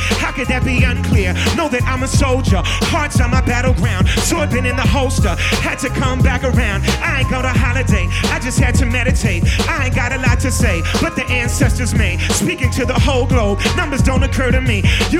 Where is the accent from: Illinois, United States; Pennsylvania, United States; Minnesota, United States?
Minnesota, United States; Minneapolis; I'm from Minneapolis, Minnesota, from the Rhymesayers crew.